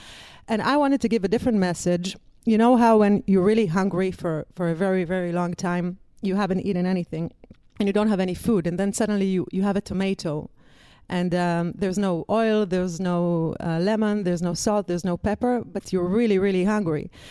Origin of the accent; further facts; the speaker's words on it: Israel; English is a second language; I came from Israel. I wanted to tour the States. I wanted to tour Europe for a girl from Israel.